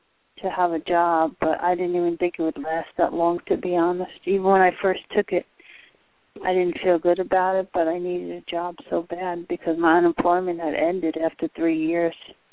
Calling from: Florida, United States; from Florida.

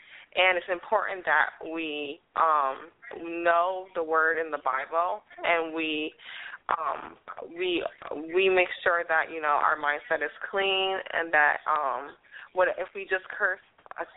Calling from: Coral Springs, Florida, United States; I'm calling again from Coral Springs, Florida.

